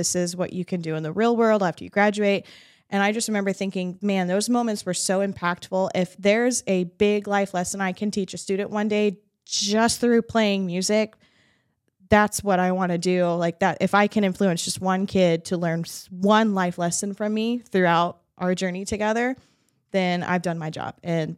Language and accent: English; New Hampshire, United States; moved away; originally I'm actually from New Hampshire. It wasn't until about 2000 that my family and I made the move down here.